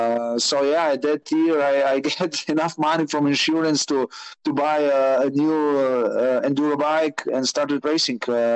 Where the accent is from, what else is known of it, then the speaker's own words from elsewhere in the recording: Maribor, Drava, Slovenia; English is a second language; because I'm from Maribor, Slovenia.